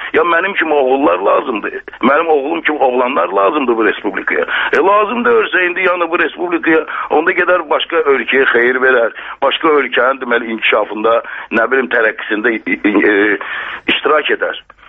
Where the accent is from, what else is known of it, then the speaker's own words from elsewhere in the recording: Baku, Azerbaijan; mən özüm 50-ci il. Biz əslən Bakılıyıq, bilirsiniz.